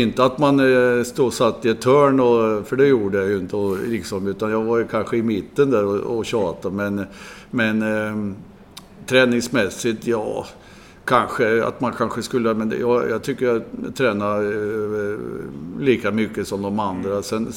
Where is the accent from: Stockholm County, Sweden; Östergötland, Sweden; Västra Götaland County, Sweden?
Östergötland, Sweden; Norrköping; Vi var ju många från Norrköping, runt Norrköping.